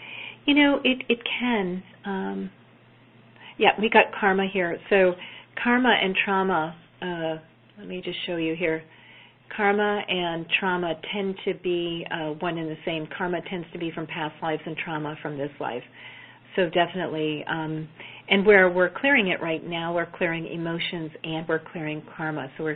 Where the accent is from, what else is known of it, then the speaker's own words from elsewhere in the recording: Lubbock, Texas, United States; is from my hometown of Lubbock.